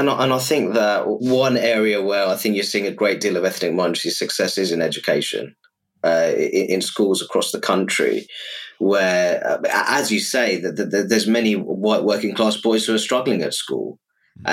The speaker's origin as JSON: {"language": "English", "town": "Luton", "region": "East of England", "country": "United Kingdom", "tie": "born or raised there", "said": "I'd say that some of the most successful businesses in my hometown of Luton are Irish heritage businesses across a range of sectors."}